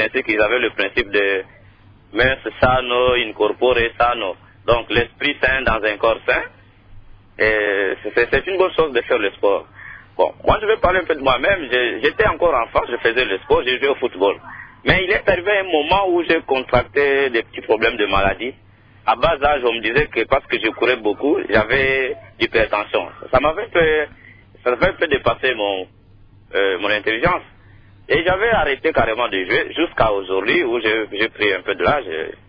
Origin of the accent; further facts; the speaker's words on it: Kananga, Kasaï-Central, DR Congo; comme ici chez nous à Kananga